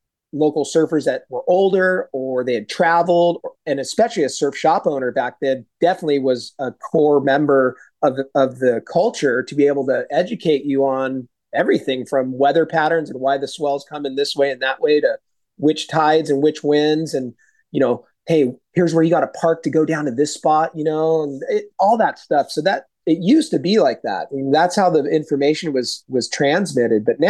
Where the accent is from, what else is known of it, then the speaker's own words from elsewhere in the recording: San Diego, California, United States; Really fortunate to have been born and raised here in San Diego. I grew up in Claremont.